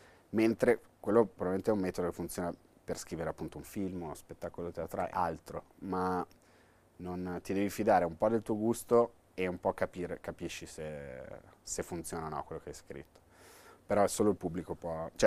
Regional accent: Milan, Lombardy, Italy; sono di scuola romana, però sono milanese

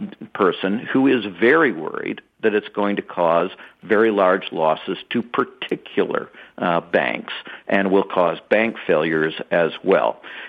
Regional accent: Dearborn, Michigan, United States; also born or lived in Detroit; Yes, and I was born in Detroit and grew up in Dearborn, so

